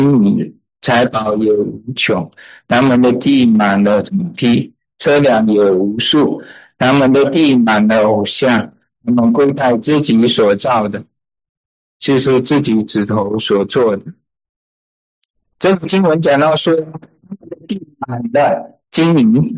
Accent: China; 我们中国人的父母也是差不多。

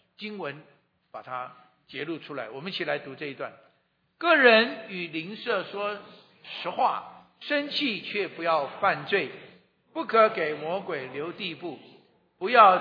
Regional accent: Hunan, China; 因为我的妻子是上海人，我是湖南人，所以我们湖南人在上海人的眼中

